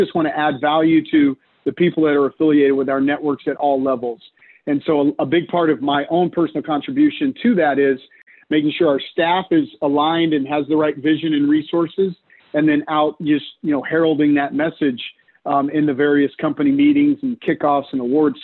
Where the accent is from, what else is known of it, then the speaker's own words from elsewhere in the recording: Dallas, Texas, United States; I grew up in Dallas and born and raised there and went to school at Texas A&M University.